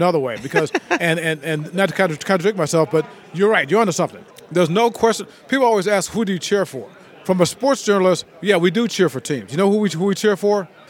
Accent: South Bend, Indiana, United States; When you're born and raised in South Bend, you're not a Notre Dame fan.

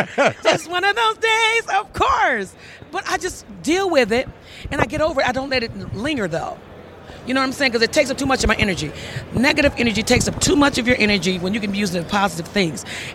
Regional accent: Detroit, Michigan, United States; I'm from Detroit, so we say Valentine.

